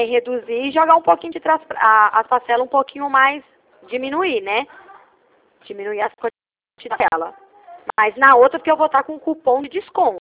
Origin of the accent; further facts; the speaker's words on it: Ribeirão Preto, São Paulo, Brazil; A gente é daqui de Ribeirão Preto.